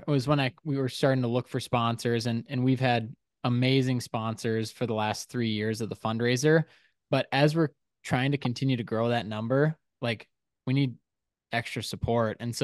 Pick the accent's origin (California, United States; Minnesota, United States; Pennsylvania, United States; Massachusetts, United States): Minnesota, United States; Detroit Lakes; the Boys and Girls Club of Detroit Lakes, which is my hometown.